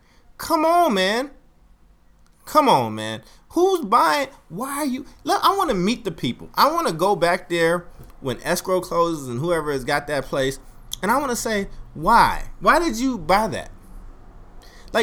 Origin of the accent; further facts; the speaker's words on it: Oakland, California, United States; Like, I grew up in North Oakland. Not North. North. With the F.